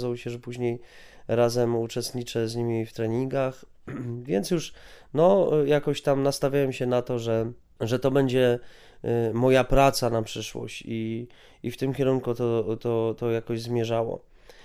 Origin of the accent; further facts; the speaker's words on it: Łódź, Łódź Voivodeship, Poland; Ja wychowałem się na takim osiedlu, że już nie będę mówił jakim tutaj na terenie Łodzi, ale no dosyć trudnym